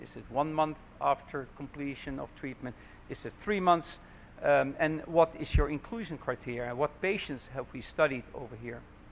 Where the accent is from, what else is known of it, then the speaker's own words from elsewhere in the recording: Rotterdam, South Holland, Netherlands; I'm from Rotterdam, Netherlands